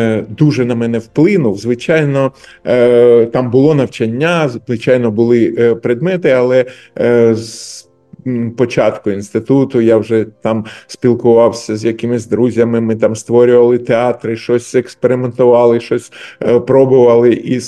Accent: Kharkiv, Kharkiv Oblast, Ukraine; Це Харків, це Салтівка, яка зараз всім відома

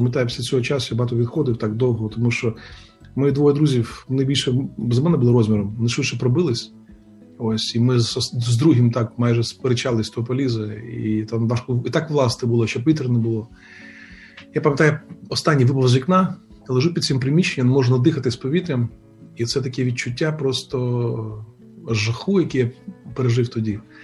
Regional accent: Thuringia, Germany; Мій батько був військовий, я виріс в Німеччині біля міста Ваймар, біля концтабору Бухенвальд. І фактично все дитинство пройшло моє на військовому полігоні.

